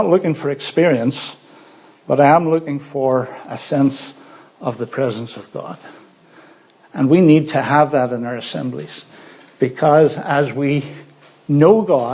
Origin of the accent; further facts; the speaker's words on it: Northern Ireland, United Kingdom; When I grew up in Northern Ireland, we still were under the influences of revival from 1859 and from the 1930s.